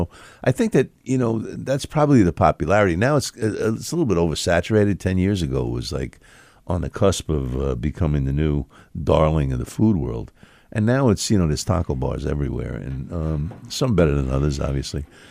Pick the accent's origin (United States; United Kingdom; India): United Kingdom; England; I like fish and chips. I'm English.